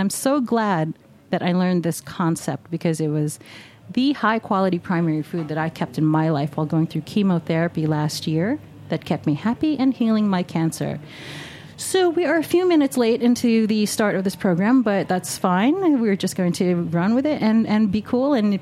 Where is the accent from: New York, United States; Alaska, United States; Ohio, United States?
New York, United States; I'm a native New Yorker.